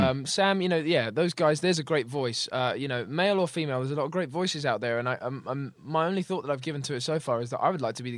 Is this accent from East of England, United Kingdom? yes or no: yes; Hitchin, East of England, United Kingdom; when I was growing up in Hitchin, my hometown, and, you know, sort of battling with this whole thing of, well, I used to love this place